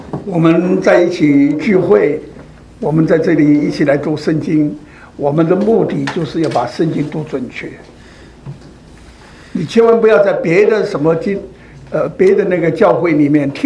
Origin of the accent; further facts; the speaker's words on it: China; 这个很像这个我们中国人都把它叫做善意的谎言